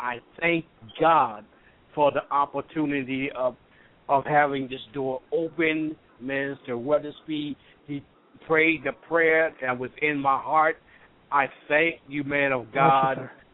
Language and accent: English; Mississippi, United States; Is the fact that the miracle of growing up in Mississippi and having asthma